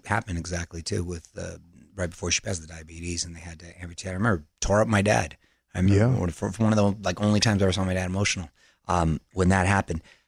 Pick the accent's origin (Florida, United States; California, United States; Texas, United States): California, United States; Chula Vista; Yeah, I was a border kid. I grew up in Chula Vista, right next to Tijuana, too.